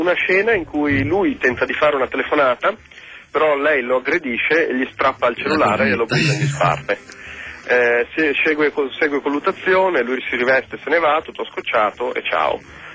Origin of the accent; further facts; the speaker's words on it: Milan, Lombardy, Italy; Qui la pronuncio, io sono milanese, quindi